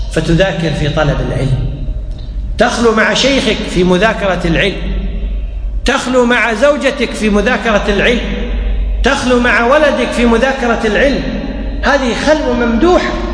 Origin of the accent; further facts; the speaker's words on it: Kuwait; ومثل ما يقول العامة عندنا في الكويت ما عندهم إلا الحش